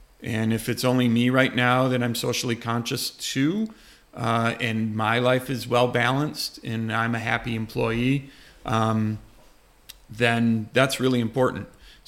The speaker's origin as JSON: {"language": "English", "town": "Rochester", "region": "New York", "country": "United States", "tie": "born or raised there", "said": "So I was born in Rochester and grew up there, but knew at a very young age that the suburban lifestyle was not mine."}